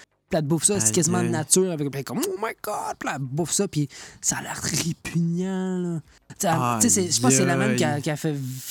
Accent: Quebec, Canada; accent: Québécois; Mon accent québécois.

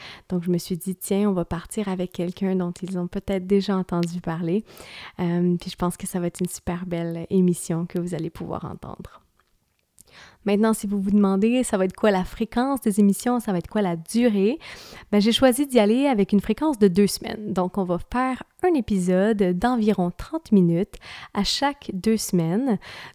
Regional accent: Lacolle, Quebec, Canada; j'ai grandi à La Colle, dans un petit village à la frontière américaine, donc environ 1 heure au sud de Montréal.

